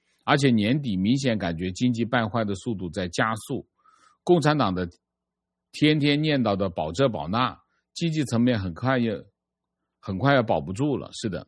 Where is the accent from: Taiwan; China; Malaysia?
China; 我也是中国人，我真心热爱这片土地，